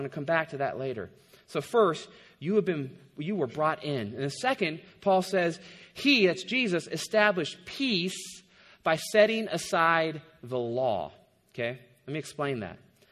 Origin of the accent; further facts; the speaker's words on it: Hayward, California, United States; as a young kid, I grew up in Hayward, and I was the minority, right? And I felt this almost every day. I was this lanky white kid growing up in a predominantly Hispanic and African American neighborhood.